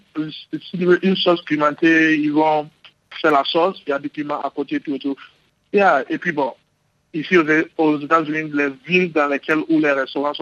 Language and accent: French; Liberia; Je suis d'origine du Libéria, donc je parle français.